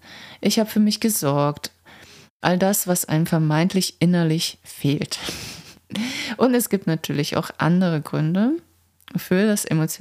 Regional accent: Croatia; now in Germany; Also ich komme aus Kroatien, da war es gang und gäbe jeden Sonntag Süßes, Zuckerprodukte.

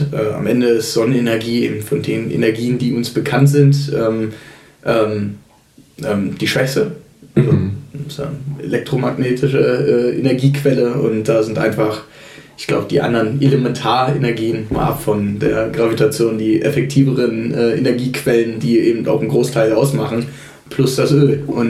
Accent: Hamburg, Germany; Und das sind Dinge, die wir als Hamburger häufig gar nicht wissen.

